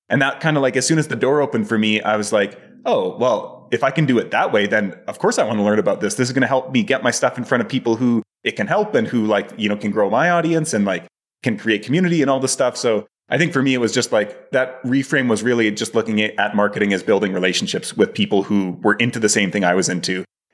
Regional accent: Canada; moved away; I'm originally from Canada, but have been doing the remote work kind of traveling thing for the past 5 years.

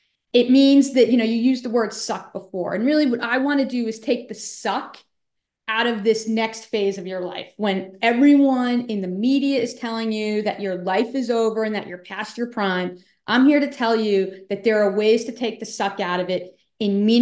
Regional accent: New York, United States; Yeah, so you said I'm from New York.

